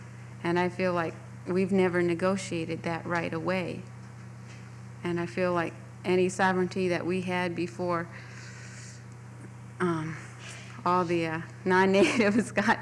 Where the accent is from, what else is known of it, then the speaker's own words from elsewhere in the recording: Klukwan, Alaska, United States; I'm from Klukwan. I was born here. I haven't lived here all my life, but for the last 10 years I have.